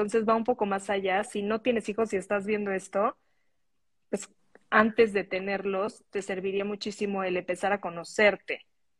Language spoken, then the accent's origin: Spanish; Mexico City, Mexico; moved away as an adult; me fui a vivir fuera de la Ciudad de México, donde había vivido siempre.